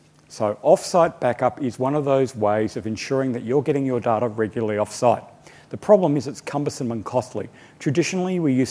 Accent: Australia; born there; also born or lived in Wellington; We actually lived here when I was very young. So I was born in Australia. We lived here for a couple of years down in Wellington and then moved back before I went to kindergarten.

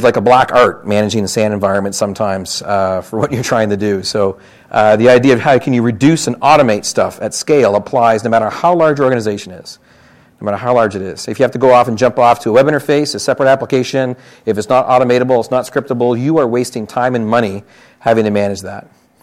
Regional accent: Canada; now in United States; In case you can't tell from my accent, I'm Canadian, not American, Canadian. And I moved from Canada to the States

